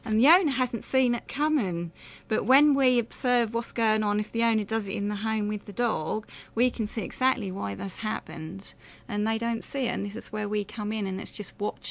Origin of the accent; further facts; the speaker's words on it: Ipswich, East of England, United Kingdom; accent: Suffolk; I was born in Ipswich.